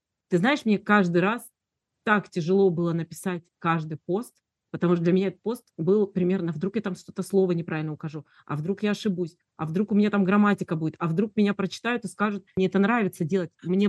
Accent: Abkhazia, Georgia; Особенно я родом из Абхазии, ты знаешь, потому что ты тоже часть моей семьи.

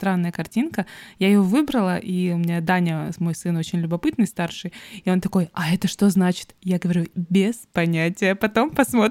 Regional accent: Montenegro; я из Черногории

